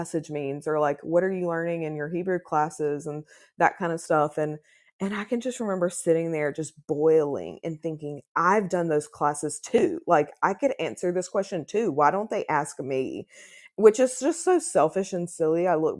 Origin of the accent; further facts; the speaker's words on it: the South, United States; I grew up in the South. And so you grow normally, if you're in the South, you grow up in church as well. And I grew up in an SVC church.